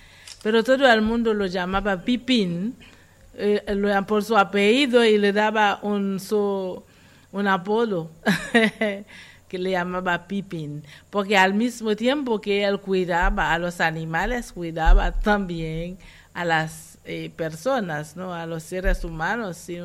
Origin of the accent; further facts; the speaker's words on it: Fond Noir, Nippes, Haiti; en un pueblo que se llama Fondo Negro, en el sur de Haití. Era en el sur a ese momento, pero ahora es el Nipe, porque hicieron un nuevo departamento, y mi pueblo cayó en ese departamento.